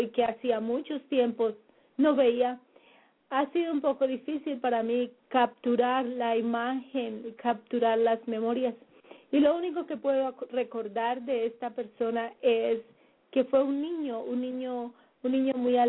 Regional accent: Colombia; moved away; yo salí de Colombia, mi país natal, hace más o menos 24 años. Y hace muchos años no veo a mi familia.

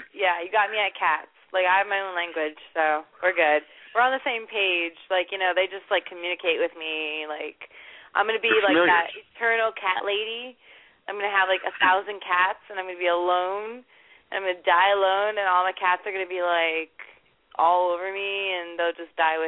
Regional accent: Hawaii, United States; now in Florida, United States; I'm in Florida, but I'm from Hawaii, so we're weird. We're like a different species, pretty much.

